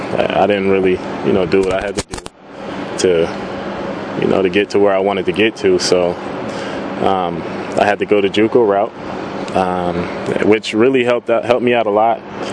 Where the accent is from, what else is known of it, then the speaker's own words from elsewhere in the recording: Plainfield, New Jersey, United States; Where I grew up in Plainfield, New Jersey, you know, it's a beautiful city, but it has its rough parts, and yeah, I did grow up in a rough area.